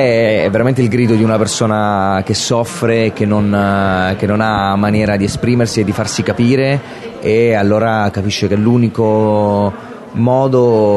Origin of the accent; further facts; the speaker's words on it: Pescara, Abruzzo, Italy; facevo un corso di teatro a Pescara, che è la mia città natale